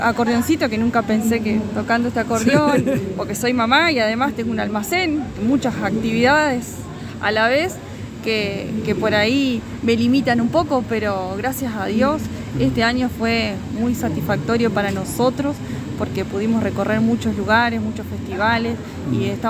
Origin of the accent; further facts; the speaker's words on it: Colonia Los Ceibos, Entre Ríos, Argentina; Yo nací cerca de Concepción, soy de Colonia Los Ceibos, que está cerquita de Concepción del Uruguay, Entre Ríos, a 25 kilómetros, vivo en el campo. Me crié ahí